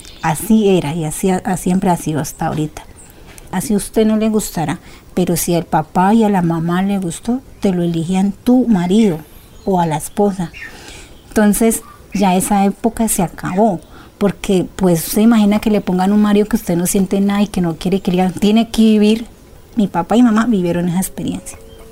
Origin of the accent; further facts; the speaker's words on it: Valle del Cauca, Colombia; born there; soy de la etnia Emberachamí, nací aquí en el Valle.